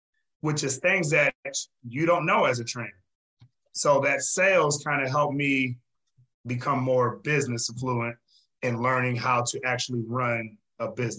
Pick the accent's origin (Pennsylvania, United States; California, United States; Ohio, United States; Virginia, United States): Ohio, United States; Fremont; so my first training job was in my hometown in Fremont, Ohio.